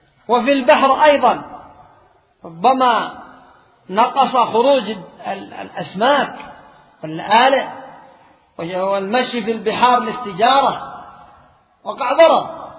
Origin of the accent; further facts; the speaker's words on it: Yemen; لأن كثير من الرعايا الآن خاصة عندنا في اليمن صاروا يزرعون القات